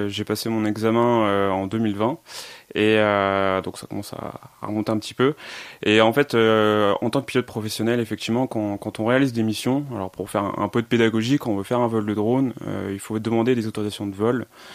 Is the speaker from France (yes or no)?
yes; Normandy, France; also born or lived in Alsace; Je suis originaire de Normandie. J'ai un petit peu voyagé durant mes études, un peu en Alsace et dans l'Aisne.